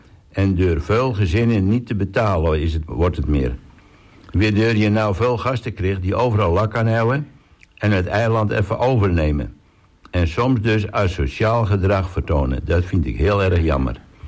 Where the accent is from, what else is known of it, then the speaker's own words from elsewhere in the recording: Harlingen, Friesland, Netherlands; born there; now in Texel, Netherlands; 48 jaar oud. Maar ik ben geboren in Harlingen. En ik woon sinds 1991 op Texel. En ik ben hier gekomen door mijn vaders werk.